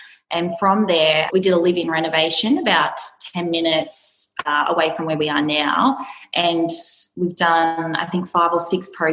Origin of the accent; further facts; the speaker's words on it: Maitland, New South Wales, Australia; also born or lived in London, United Kingdom; We bought our first home about 40 minutes away from here, closer to my hometown of Maitland.